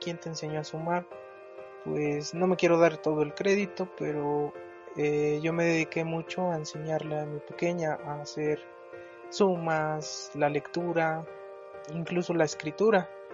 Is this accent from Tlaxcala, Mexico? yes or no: yes; Ixtacuixtla de Mariano Matamoros, Tlaxcala, Mexico; Soy del estado de Tlaxcala, de la comunidad San Antonio Totonilco, del municipio Ixtacuizcla de Mariano Matamoros.